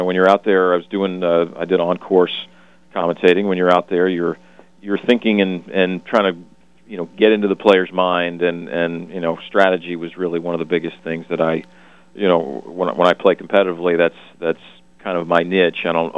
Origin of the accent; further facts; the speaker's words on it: Coral Springs, Florida, United States; Yeah, being a grew up, born and raised in Coral Springs, Florida, right down near Fort Lauderdale, where you're at.